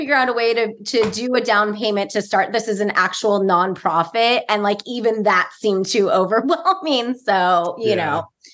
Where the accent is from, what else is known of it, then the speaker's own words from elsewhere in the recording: California, United States; Here, from Southern California, third generation.